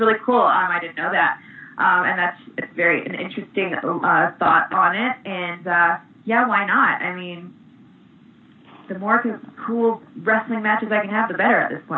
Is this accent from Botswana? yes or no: no; Victoria, British Columbia, Canada; we're actually both from the same town, hometown. See, we're both from Victoria, B.C.